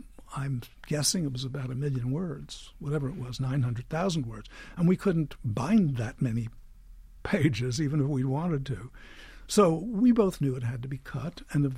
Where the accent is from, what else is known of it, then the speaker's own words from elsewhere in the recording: New York City, New York, United States; born there; although I'm a New Yorker by birth